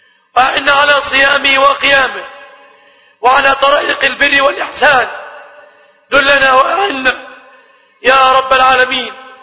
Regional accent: Egypt; أن يحفظ بلادنا مصر آمنة مطمئنة

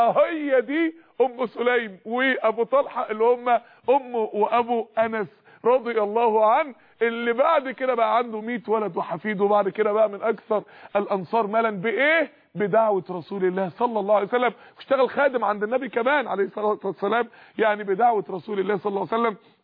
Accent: Egypt; اعلى نسبه معدل فشل كلوي في العالم كله عندنا في مصر هنا

